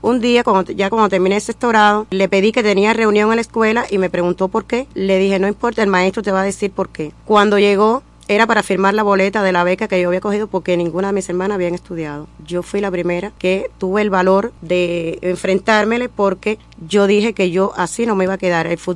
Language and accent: Spanish; Imías, Guantánamo, Cuba; Nací en Oriente, en la provincia de Guantánamo, en el municipio de Imías. Hija de campesinos, muy humilde, donde crecí.